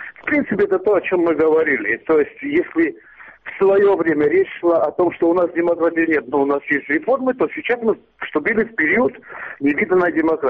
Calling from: Tbilisi, Georgia; я только тоже из Тбилиси.

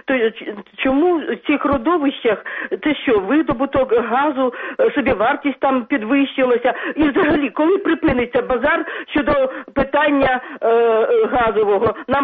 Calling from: Kyiv, Ukraine; я з Києва.

